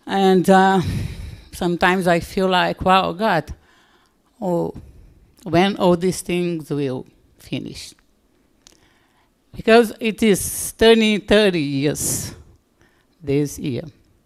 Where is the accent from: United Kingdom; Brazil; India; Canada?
Brazil; now in United States; I am from Brazil. And we are having many problems in Brazil, financial, social, political, and even spiritual.